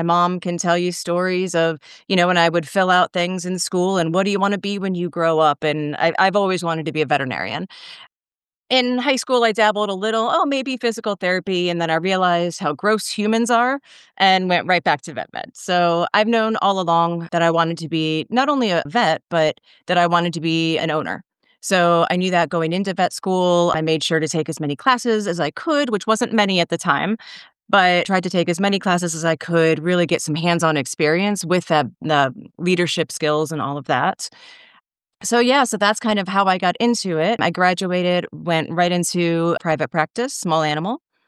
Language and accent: English; Philadelphia, Pennsylvania, United States; moved away as an adult; now in Phoenix, United States; My hospital is outside of Philadelphia. So that's my hometown. That's where I went to school